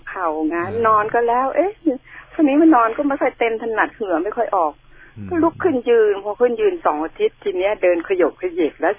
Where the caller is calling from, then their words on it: Min Buri, Bangkok, Thailand; อยู่มินบุรีไม่ตกครับคึ้มคึ้มอย่างเดียวครับ